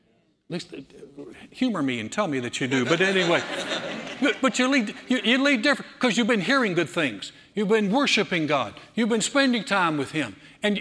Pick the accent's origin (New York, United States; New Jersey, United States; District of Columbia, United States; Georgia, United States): Georgia, United States; my identity is not in … we're from Georgia, and we're from the South